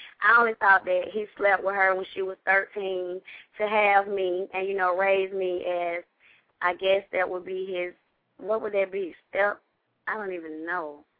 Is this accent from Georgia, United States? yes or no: yes; Georgia, United States; also born or lived in California; I was raised from a great aunt, and I was born in California, but I was here in Georgia.